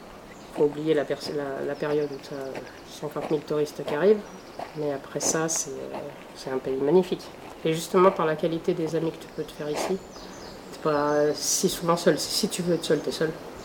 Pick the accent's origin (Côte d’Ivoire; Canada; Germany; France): France; Chez nous en France